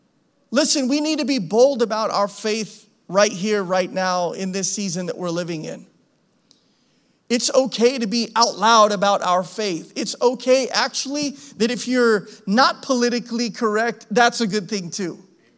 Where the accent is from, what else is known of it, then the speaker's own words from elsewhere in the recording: Idaho, United States; When I grew up in Idaho, we used to have forest fires every summer.